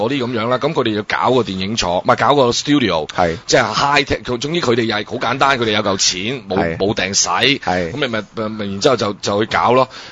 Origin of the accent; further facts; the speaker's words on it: Hong Kong; 比我哋香港人做得更盡嘅